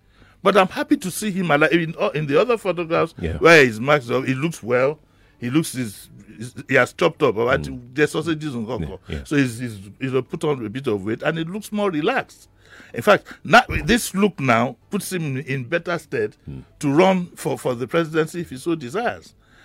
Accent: Nigeria; I'm sorry to say I'm a Nigerian, so I'm sorry, but that's what it is.

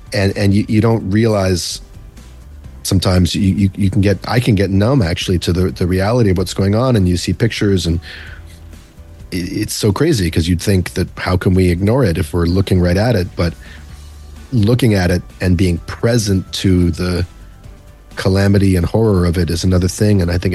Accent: Vancouver, British Columbia, Canada; now in United States; I was born in Vancouver, raised there, but I've lived a good part of my adult life in the States.

